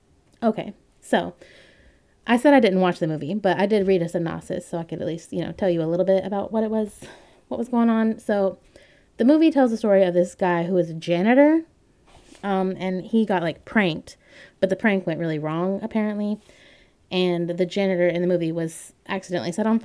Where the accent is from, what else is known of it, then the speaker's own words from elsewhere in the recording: Southern United States, United States; I'm from the South, so don't know.